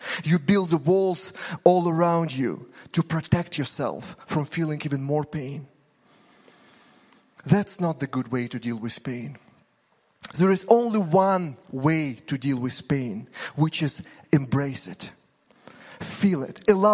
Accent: Ukraine; Growing up in Ukraine, I had to be strong.

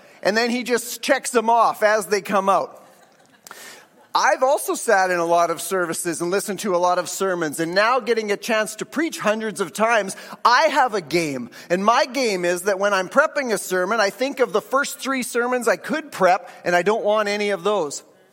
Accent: Canada; he grew up in Nigeria, and I grew up in Canada. But we both grew up going to church a lot.

